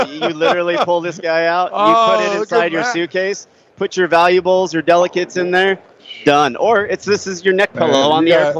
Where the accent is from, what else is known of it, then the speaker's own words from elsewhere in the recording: Phoenix, Arizona, United States; So I'm from Phoenix originally